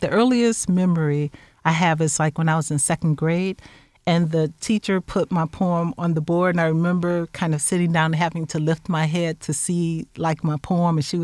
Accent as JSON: {"language": "English", "town": "Chicago", "region": "Illinois", "country": "United States", "lives_now": "Champaign, United States", "said": "My family is here in Champaign, but we're also from Chicago. Actually, my parents migrated from the South."}